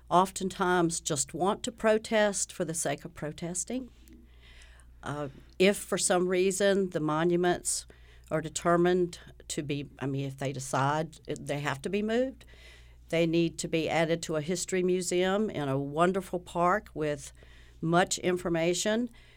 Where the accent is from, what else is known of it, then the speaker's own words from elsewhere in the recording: Ahoskie, North Carolina, United States; I grew up in rural North Carolina, Ahoskie. A very small town.